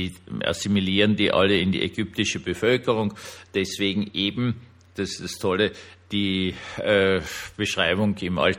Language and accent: German; Austria; und ich sage das als Österreicher